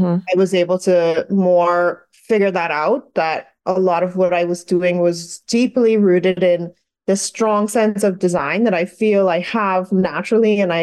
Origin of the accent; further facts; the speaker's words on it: Bahamas; So I was born in the Bahamas. I grew up there, and there's a beautiful, thriving art community in the Bahamas that I'm proud to be a part of now.